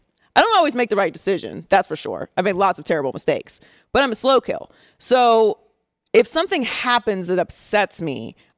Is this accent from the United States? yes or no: yes; Pittsburgh, Pennsylvania, United States; And listen, I'm from Pittsburgh.